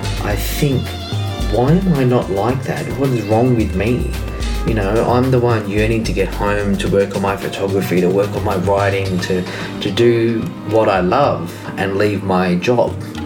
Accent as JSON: {"language": "English", "country": "Australia", "said": "Remembering, of course, that I am Australian and we spell traveled with two L's, road less traveled."}